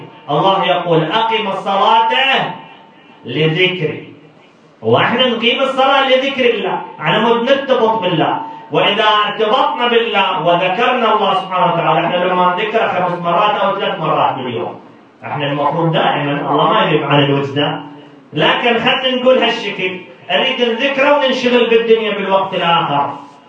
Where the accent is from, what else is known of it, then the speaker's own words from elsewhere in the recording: Najaf, Najaf Governorate, Iraq; فبعض الاخوه من فضل الله مدحه وحاله عندنا بالنجف